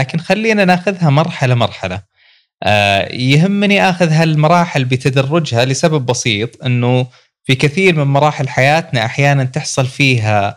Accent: Saudi Arabia; born there; مرحلة الستينات ولا السبعينات. يعني ولدت في، يعني حتى وقتها كانت بيئة المملكة العربية السعودية البيئة البسيطة، يسمونها ما قبل الطفرة

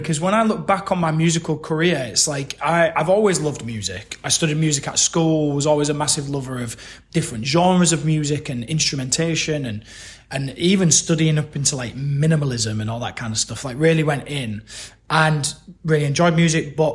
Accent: Yorkshire and the Humber, United Kingdom; for somebody from the UK, I'm from Yorkshire, so for me, coming into Japan was so incredibly different from anything I'd ever experienced before

